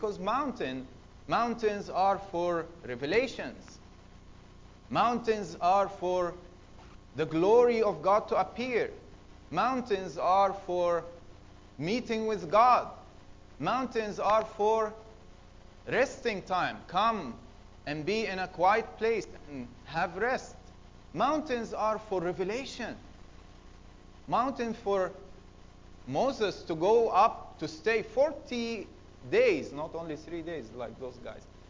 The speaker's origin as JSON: {"language": "English", "country": "Egypt", "said": "I'm from Egypt. We live in the Nile Valley, like the two sides of the Nile Valley, yeah, beside the river."}